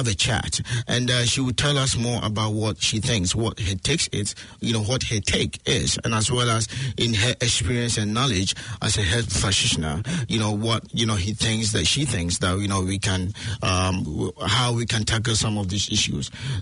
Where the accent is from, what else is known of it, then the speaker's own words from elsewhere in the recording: Ghana; I'm originally from Ghana.